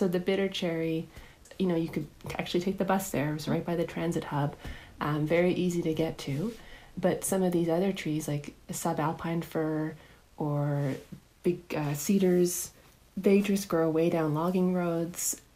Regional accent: Surrey, British Columbia, Canada; So I grew up in Surrey outside of Vancouver

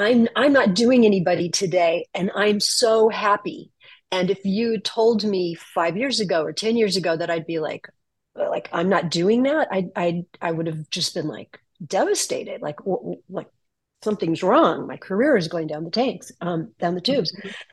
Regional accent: Los Angeles, California, United States; So I'm from Los Angeles, and I'm a professional makeup artist in the entertainment industry.

